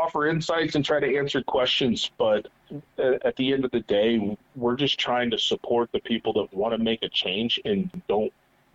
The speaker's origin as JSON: {"language": "English", "region": "Nebraska", "country": "United States", "tie": "born or raised there", "said": "But obviously, growing up in Central Nebraska, I grew up around ag. I'm not from a family farm, but I worked on farms, family friends."}